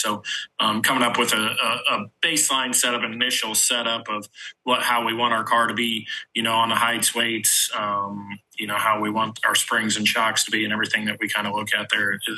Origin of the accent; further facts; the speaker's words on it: Fenton, Missouri, United States; Yes, sir. Born and raised in Fenton, Missouri. Lived there till about 1999.